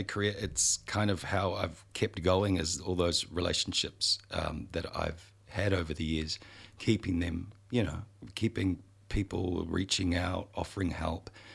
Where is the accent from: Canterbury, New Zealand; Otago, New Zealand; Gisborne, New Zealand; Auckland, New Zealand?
Auckland, New Zealand; moved away; also born or lived in Sydney / Melbourne; I was born and based in West Auckland and I still, you know, hang out there and it's got a special place in my heart.